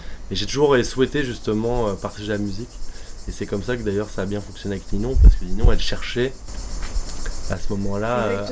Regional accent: France; also born or lived in Quebec City, Canada; Je suis né à Québec, et puis après, mes parents ont décidé de rentrer en France, puisqu'ils étaient tous les deux français.

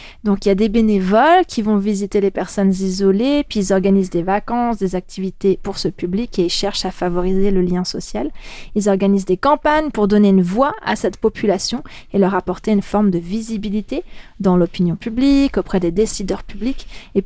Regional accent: France; Par exemple, en France, moi je viens de France

